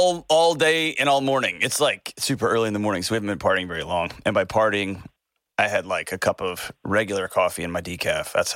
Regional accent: Texas, United States; I knew one thing growing up in Texas, and that's you don't fight Chicagoans because they'll kill you.

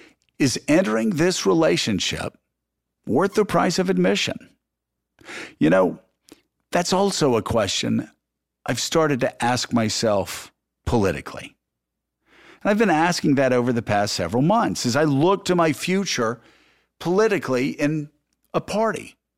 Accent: Pensacola, Florida, United States; when I was growing up in First Baptist Church in Pensacola, Florida.

